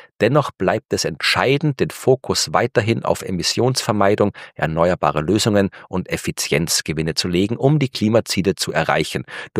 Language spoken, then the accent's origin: German; Austria; Ja, das kann ich als Österreicher bestätigen.